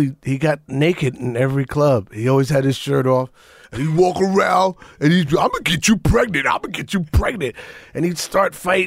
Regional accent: New York, United States; But I grew up in New York, Manhattan, 16th Street, 9th

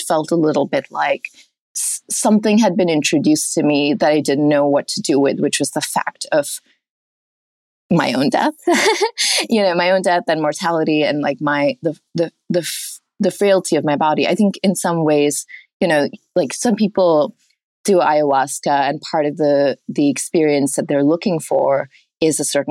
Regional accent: Oman; I'm very much a water baby. I grew up in Oman, a mile away from the beach.

